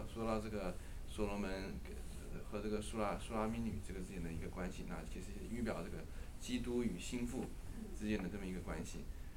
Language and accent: Chinese; China; 我中国人